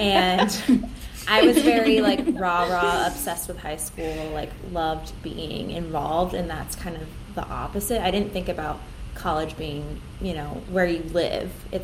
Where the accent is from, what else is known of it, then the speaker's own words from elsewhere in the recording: Philadelphia, Pennsylvania, United States; And because I grew up in Philadelphia, so I didn't want to go to school right there.